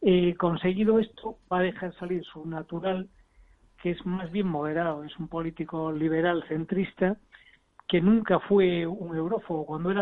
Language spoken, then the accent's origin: Spanish; A Coruña, Galicia, Spain; now in United Kingdom; mientras yo, por ejemplo, que soy coruñés, estamos reclamando el AVE a La Coruña